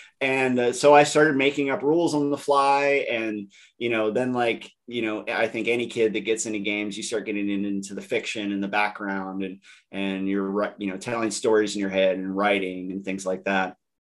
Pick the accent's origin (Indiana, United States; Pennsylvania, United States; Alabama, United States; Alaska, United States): Alaska, United States; I grew up in Alaska, and me and my mother, we went on a road trip. And a road trip in Alaska is what you can imagine it is.